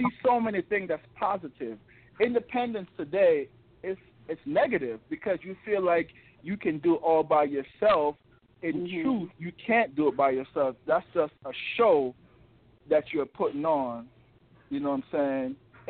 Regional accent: Kingston, Surrey, Jamaica; born there; moved away; I was born in Kingston, Jamaica, man. Then I migrated to Spring

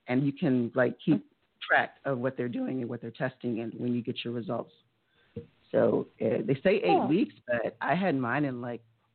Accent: San Antonio, Texas, United States; also born or lived in New Orleans; Funny because I grew up in San Antonio. I'm from New Orleans, but we lived in San Antonio for 20 years.

